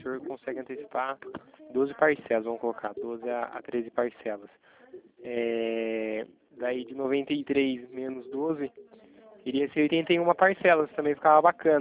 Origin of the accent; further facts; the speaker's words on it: Itatiba, São Paulo, Brazil; E eu sou daqui de Itatiba, do interior de São Paulo.